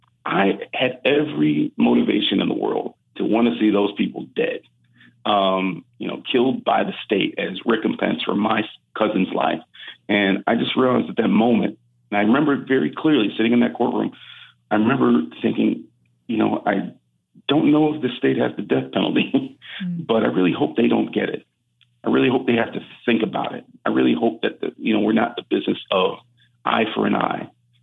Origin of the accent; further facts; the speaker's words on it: Cleveland, Ohio, United States; And we're from Cleveland.